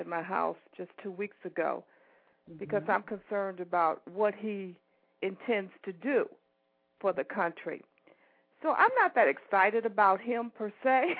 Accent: Chicago, Illinois, United States; Yeah, I'm from Chicago.

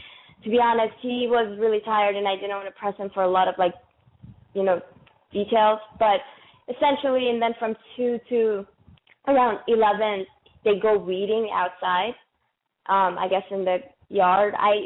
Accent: Iran; No, I'm from Iran.

